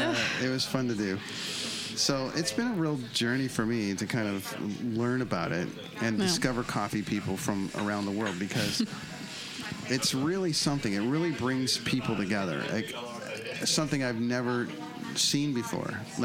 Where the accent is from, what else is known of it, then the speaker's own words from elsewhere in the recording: Canada; I know, you know, being from Canada, it was a Double Double or regular.